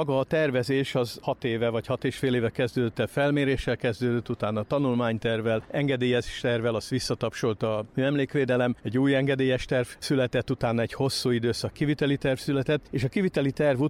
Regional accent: Miskolc, Borsod-Abaúj-Zemplén, Hungary; mi miskolciak vagyunk, és viszonylag közel élünk Kassához.

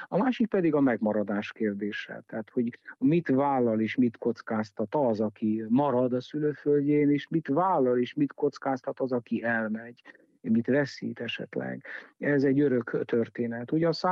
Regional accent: Transylvania, Romania; amiért engem érdekel erdélyi magyarként az, hogy egy felkiáltó jel legyen, egy intőjel az, hogy végülis hová juthatunk, milyen sorsra juthatunk mi is erdélyi magyarok

